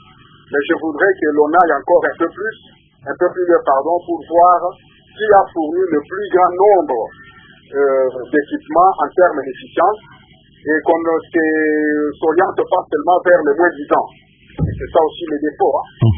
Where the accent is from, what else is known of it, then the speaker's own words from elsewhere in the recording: Maniema, DR Congo; ici, chez nous, au Maniema